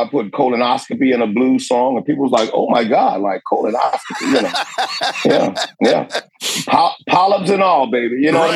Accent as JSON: {"language": "English", "town": "Chicago", "region": "Illinois", "country": "United States", "said": "I said, hey, I'm a bluesman from Chicago."}